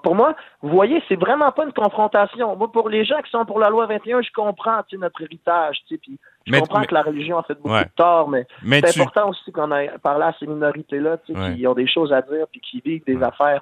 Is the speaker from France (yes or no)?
no; Quebec, Canada; puis de se dire qu'au final, on est tous des Québécois, tu sais